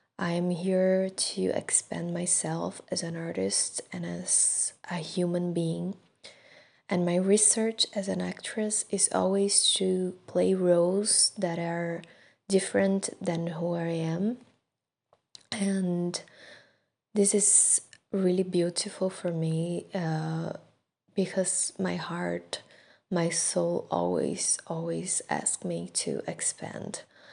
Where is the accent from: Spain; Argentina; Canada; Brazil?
Brazil; English is a second language; now in Italy; I'm from Brazil and I'm living in Italy since that last year.